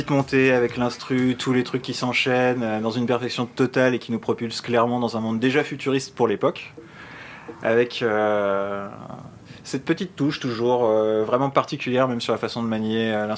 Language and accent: French; France; je pense que c'est à la fois quelque chose qui nous a marqué en tant que Français